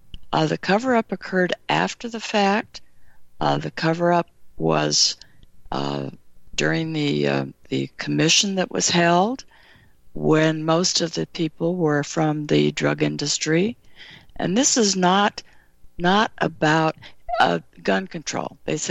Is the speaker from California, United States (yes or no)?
yes; California, United States; also born or lived in Nevada; I was raised in California, Nevada, and in those two states.